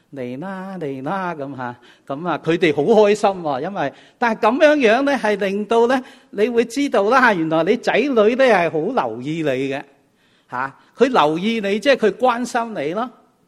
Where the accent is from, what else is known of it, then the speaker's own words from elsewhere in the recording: Fujian, China; 因为细个嘅时候，我哋喺福建农村长大，每一晚咧阿嫲会带我哋上天台家庭崇拜